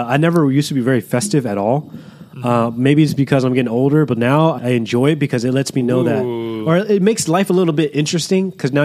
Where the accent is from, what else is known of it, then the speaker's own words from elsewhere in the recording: United States; And for me, growing up in America, I had to kind of really learn everything sort of on my own